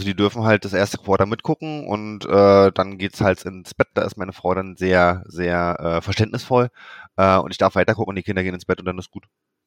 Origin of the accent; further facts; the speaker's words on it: Lower Saxony, Germany; now in Bielefeld, Germany; Tatsächlich aus Mitteldeutschland. Also ich bin in der Nähe von Wolfsburg aufgewachsen, lebe jetzt mittlerweile in Ostwestfalen, in Bielefeld.